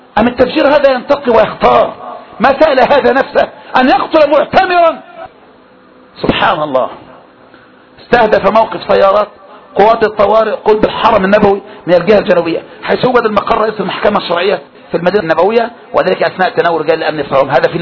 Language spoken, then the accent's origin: Arabic; Egypt; هؤلاء يفسدون عندنا في سيناء ويوجهون الضربات إلى جنودنا وإلى شرطتنا وإلى جيشنا